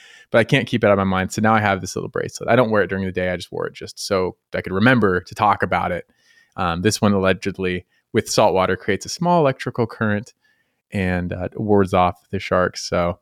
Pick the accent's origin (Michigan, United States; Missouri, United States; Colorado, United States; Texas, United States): Colorado, United States; I'm from Colorado, but wake up like this.